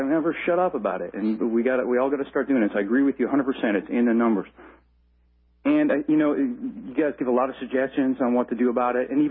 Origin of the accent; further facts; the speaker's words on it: Canada; I'm Canadian, and so I have a comment specifically to Canadian listeners about gun control.